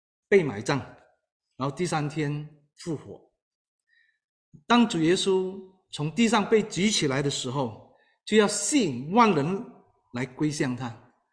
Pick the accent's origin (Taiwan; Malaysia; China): Malaysia; 所以马来西亚有很多这个小圆丘啊，我母亲就在其中一个小圆丘里头做这个割胶工人。我从小就在这一个的圆丘里头长大